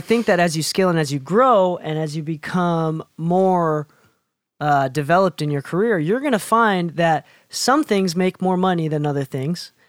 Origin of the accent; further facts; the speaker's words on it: Chicago, Illinois, United States; now in Utah, United States; But I grew up in Chicago and listening to … like that kind of stuff on the radio all day, every day. When I moved to Utah